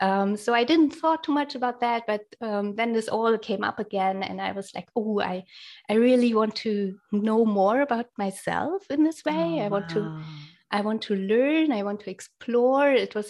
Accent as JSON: {"language": "English", "country": "Germany", "first_language": "German", "second_language": "English", "said": "Like, English is not my native language."}